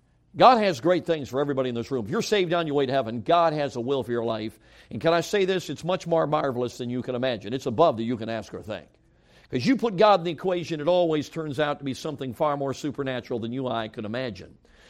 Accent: Chicago, Illinois, United States; I grew up in Chicago.

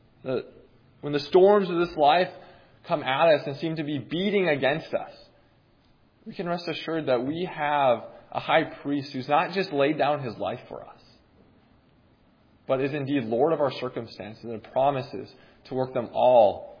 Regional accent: Minnesota, United States; I grew up in Minnesota, as I alluded to before, the land of 10,000 lakes.

